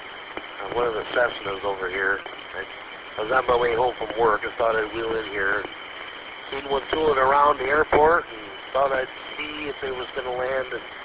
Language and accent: English; Michigan, United States; Yeah, I was born and raised up here in Northeast Michigan. And, born on the, 379th Bomb Wing Air Force Base at Wurtsmith Air Force Base, Oscoda, Michigan.